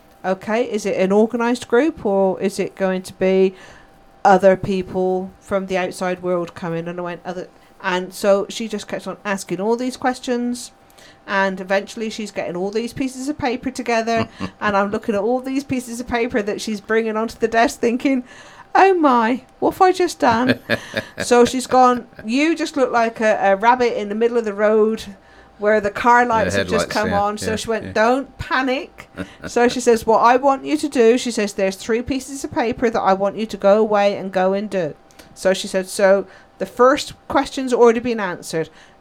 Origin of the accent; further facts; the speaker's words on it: South West England, United Kingdom; as you can tell from the accent, I'm not from these parts. I'm actually from Wiltshire.